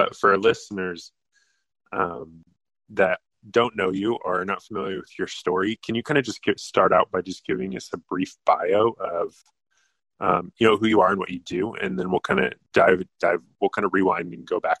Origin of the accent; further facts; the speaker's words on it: Colorado, United States; So I'm from Colorado, mm-hmm. lived there.